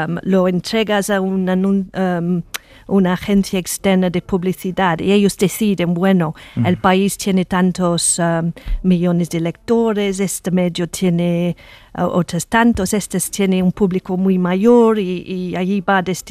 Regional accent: United Kingdom; Spanish is a second language; para mí como británica

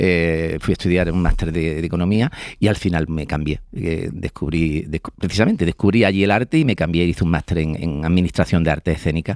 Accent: Carcabuey, Andalusia, Spain; Soy de Carcabuey, un pueblo de Córdoba, un pueblo muy pequeñito de la Subbética.

